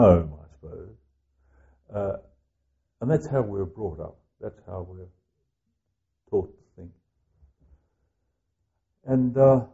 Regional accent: Cottesloe, Western Australia, Australia; I grew up in the Cottesloe area. We lived at Swanbourne, on the hill there at Swanbourne.

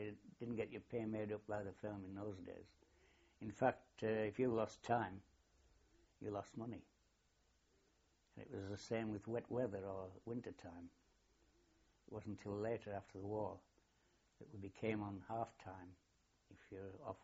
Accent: Richmond, Yorkshire and the Humber, United Kingdom; For all I'd worked in Richmond for 2 years, which was originally my hometown and army district, I was never bothered.

